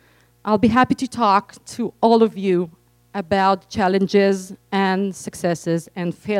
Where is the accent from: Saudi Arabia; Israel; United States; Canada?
Israel; Tel Aviv, Tel Aviv District; English is a second language; from Toya. I'm super excited. I'm not a native speaker, so I'm going to read. I'm not from the US. I'm from Tel Aviv in Israel, yet I know we face the same challenges.